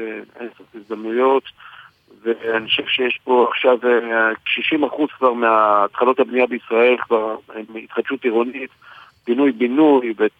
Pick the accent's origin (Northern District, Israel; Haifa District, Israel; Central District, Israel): Haifa District, Israel; Haifa; born or raised there